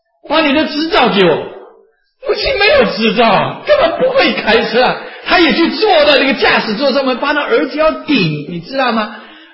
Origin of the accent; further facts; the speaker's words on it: Taiwan; 我是1951年出生的嘛，台湾最苦的时候从小就很苦嘛